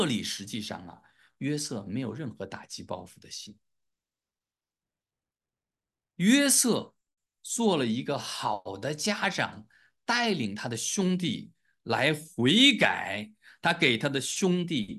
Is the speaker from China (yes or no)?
yes; China; 你要在这个我们中国人的思想里面